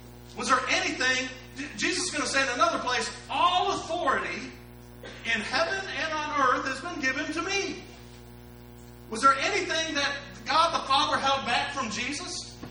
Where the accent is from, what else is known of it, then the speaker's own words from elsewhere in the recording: Michigan, United States; I come from Michigan and my people, you know, I'm second generation from Germany on my dad's side.